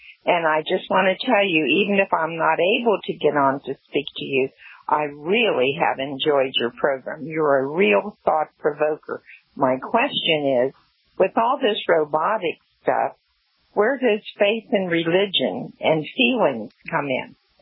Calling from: Corpus Christi, Texas, United States; I'm calling from Corpus Christi, Texas. And my the station that I'm listening to is KEYS Radio.

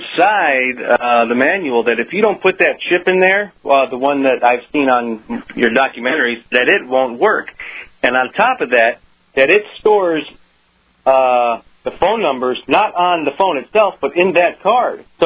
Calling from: Arizona, United States

